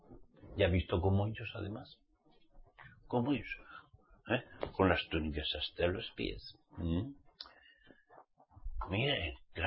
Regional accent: Spain; born there; como soy español, nací en España, pero soy de Israel. Redimido por la sangre de Yahshua. Pertenezco a Jerusalén celestial.

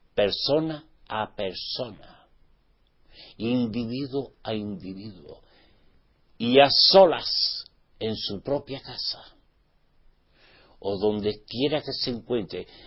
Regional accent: Spain; Hace muchos años no había celulares, o sea, teléfonos móviles. Al menos en mi país España.

